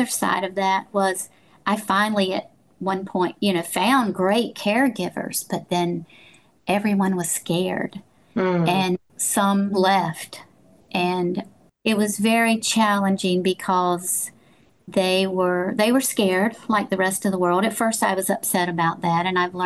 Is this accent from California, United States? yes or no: no; North Carolina, United States; now in Florida, United States; My mom, I live in Florida, but my mom, I grew up in North Carolina.